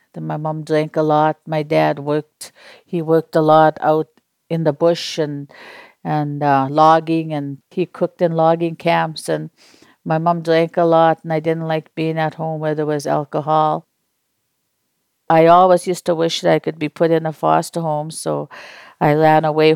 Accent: Swan River, Manitoba, Canada; and my dad came from Pelly, Saskatchewan, and he was Métis. I come from Swan River, Manitoba.

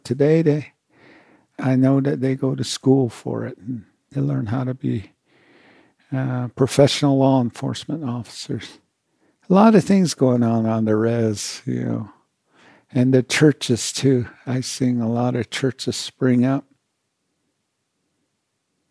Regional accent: Tuba City, Arizona, United States; born or raised there

